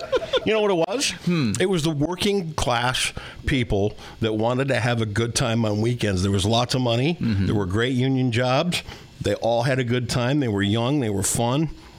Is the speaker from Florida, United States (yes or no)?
no; Sparta, Michigan, United States; Even in my teens, growing up in Sparta, even in my teens and early 20s, there was nothing in Grand Rapids to do.